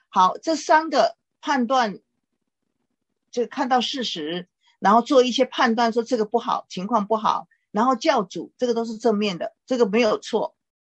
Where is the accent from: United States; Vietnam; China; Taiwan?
China; 就像我们中国人说天哪 啊呼天唤地啊。